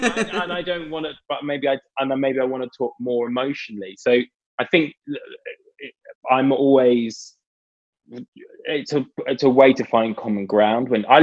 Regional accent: United Kingdom; I grew up in Britain in, you know, early 80s.

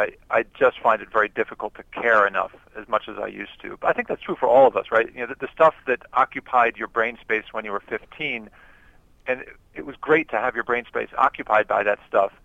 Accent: San Antonio, Texas, United States; And for years, he just kept beating my hometown San Antonio Spurs, and I hated him.

